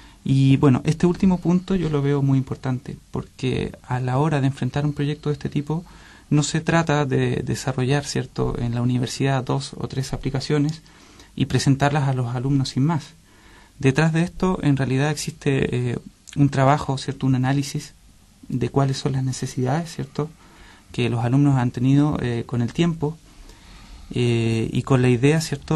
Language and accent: Spanish; Chile; now in Spain; Gonzalo y yo somos estudiantes provenientes de Chile